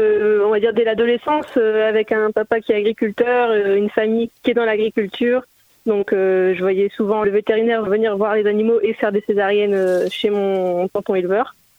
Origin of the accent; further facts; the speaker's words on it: Hauts-de-France, France; Je suis originaire du Nord à l'origine.